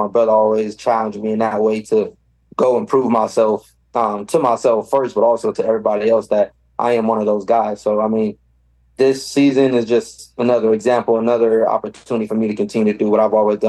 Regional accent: Fresno, California, United States; I didn't grow up in a big city. I grew up in Fresno, California. People call it the armpit of California and things like that.

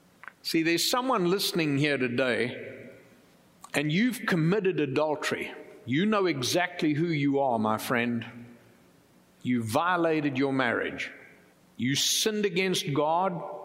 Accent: United States; So as a Christian, as an American, I'm going to vote.

